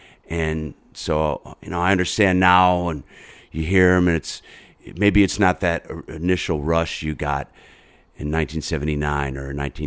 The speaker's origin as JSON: {"language": "English", "region": "Massachusetts", "country": "United States", "tie": "born or raised there", "said": "And I grew up in Western Massachusetts, so there was a lot of good college radio up there."}